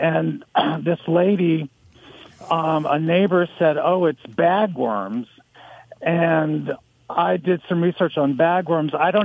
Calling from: Nacogdoches, Texas, United States; Well, I'm calling from Nacogdoches.

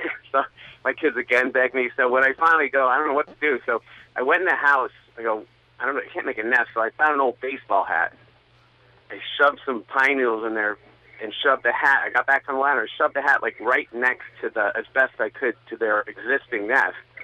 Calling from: Saratoga Springs, New York, United States; Saratoga Springs.

